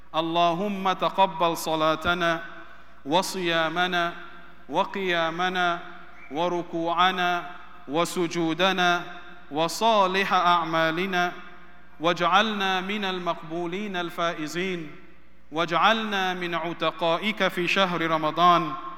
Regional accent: Canada; Therefore, as Canadian Muslims or Muslim Canadians, we must be proud of our country, which upholds and promotes these values.

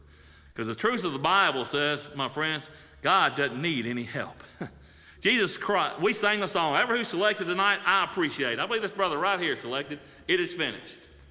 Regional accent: Mississippi, United States; I am from Mississippi, though. I'll say that much.

